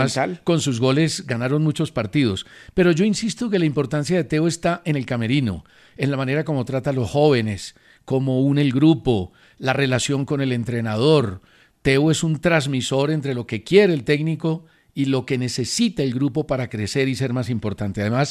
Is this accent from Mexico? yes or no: no; Barranquilla, Atlántico, Colombia; como barranquilleros y como hinchas